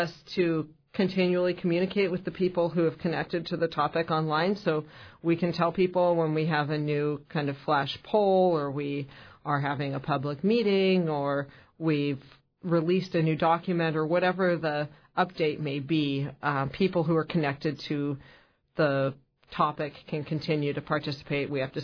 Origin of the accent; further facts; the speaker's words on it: Juneau, Alaska, United States; I'm from Juneau, but I worked elsewhere for a long time until coming back to take this job.